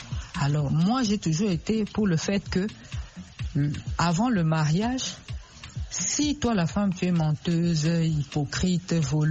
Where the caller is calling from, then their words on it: DR Congo; Bon, ici chez nous, en Afrique, particulièrement en RDC, j'ai pas beaucoup appris ça.